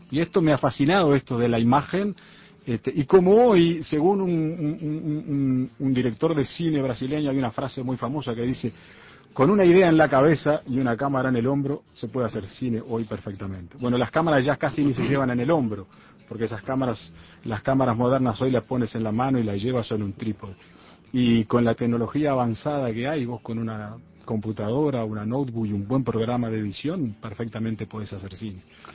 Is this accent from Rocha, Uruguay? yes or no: yes; Chuy, Rocha, Uruguay; mi pueblo, el Chuy, que es un pueblo muy, muy pintoresco, ¿verdad? Entonces vive mucha gente, muchos inmigrantes ahí.